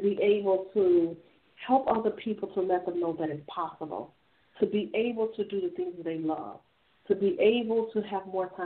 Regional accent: Illinois, United States; as I've since stated, and I'm from Illinois.

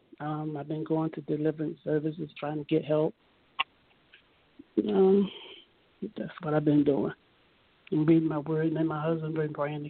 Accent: Chesapeake, Virginia, United States; I'm from Virginia.

